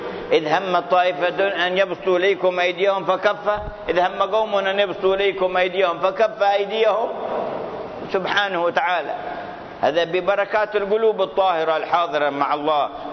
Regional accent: Hadramaut, Yemen; هذا أول ما بدأ عندنا في حضرموت ظهر وأنا صغير

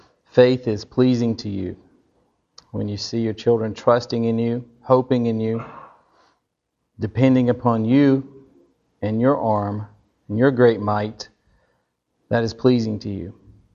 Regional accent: United States; because I'm an American. And Americans, we're go-getters.

